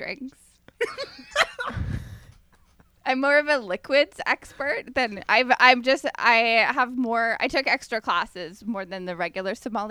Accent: Canada; I'm from Canada.

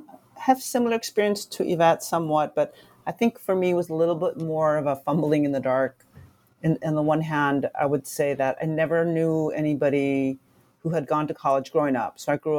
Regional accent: San Jose, California, United States; And I even grew up in the Bay Area. I grew up in San Jose, which is right about a 50-minute ride to Berkeley.

